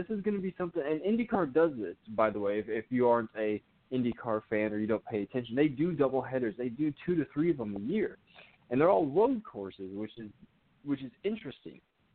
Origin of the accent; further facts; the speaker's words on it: Midwest, United States; I'm from the Midwest. That's how me and Brady met, was going to the Iowa Speedway.